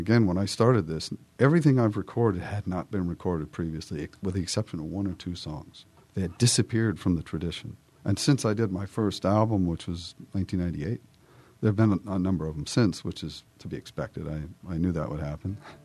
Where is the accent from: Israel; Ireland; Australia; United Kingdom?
Ireland; Yeah, I'm Irish. I know better than that.